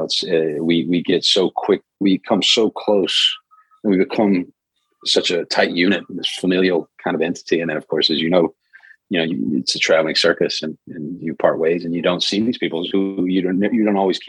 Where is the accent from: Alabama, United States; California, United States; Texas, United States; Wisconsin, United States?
Texas, United States; Austin; You know, I grew up in Texas. I was from Austin, Texas.